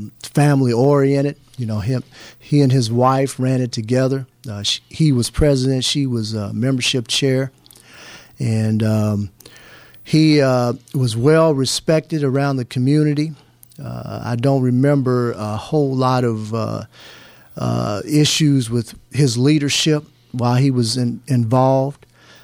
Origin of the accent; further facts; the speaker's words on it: Indianapolis, Indiana, United States; now in Bloomington, United States; From Indianapolis.